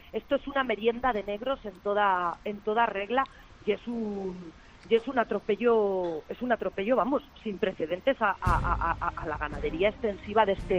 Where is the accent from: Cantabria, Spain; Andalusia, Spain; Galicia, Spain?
Cantabria, Spain; Soy de Cantabria